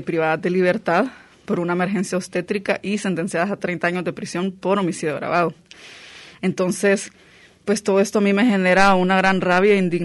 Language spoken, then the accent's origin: Spanish; El Salvador; Bueno, primero decir que soy salvadoreña